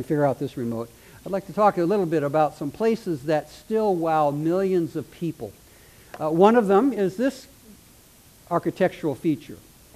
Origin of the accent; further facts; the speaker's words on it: Northwest, United States; And both Darlene and I come from the Northwest